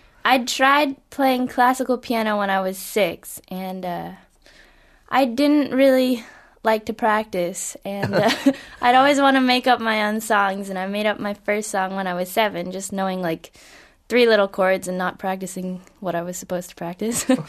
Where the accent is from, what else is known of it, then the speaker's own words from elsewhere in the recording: Brookline, Massachusetts, United States; also born or lived in Wellesley; I was born in Wellesley, in Massachusetts, Wellesley. Not too far away. And then moved to Brookline, and I've been there for most of my life.